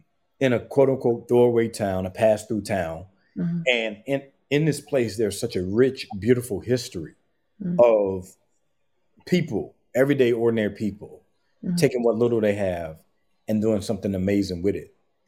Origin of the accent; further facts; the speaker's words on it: St. Matthews, South Carolina, United States; I'm going to be telling the Friday Night Lights version of my hometown, St. Matthew, mm-hmm. South Carolina.